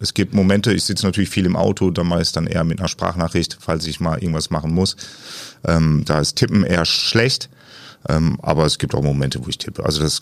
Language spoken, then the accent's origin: German; Essen, North Rhine-Westphalia, Germany; ist natürlich meine Heimatstadt